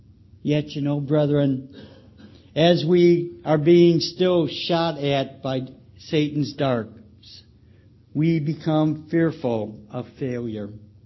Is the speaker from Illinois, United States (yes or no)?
yes; Chicago, Illinois, United States; I'll beat Brother Joe out, since we're both from Chicago, to bring you the love and greetings of your brethren in Chicago